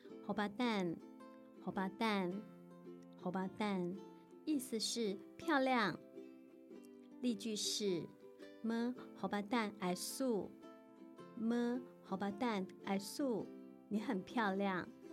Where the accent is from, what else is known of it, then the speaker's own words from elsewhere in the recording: Hualien County, Taiwan; 大家好，我的故乡在花莲